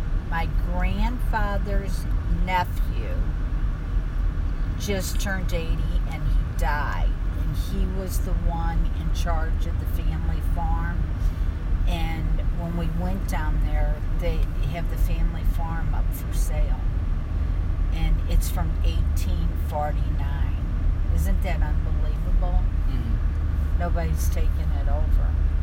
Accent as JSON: {"language": "English", "town": "St. Louis", "region": "Missouri", "country": "United States", "tie": "born or raised there", "said": "I was born in South St. Louis. I lived in Lima until I was 7 or 8 years old. And then we moved to Velda Village, which is in North County."}